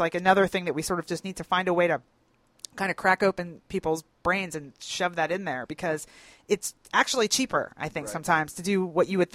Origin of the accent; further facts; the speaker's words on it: Philadelphia, Pennsylvania, United States; I grew up in Philadelphia